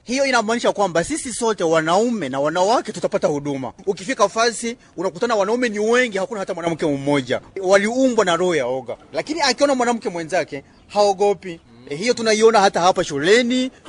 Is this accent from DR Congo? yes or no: yes; DR Congo; natoka DRC.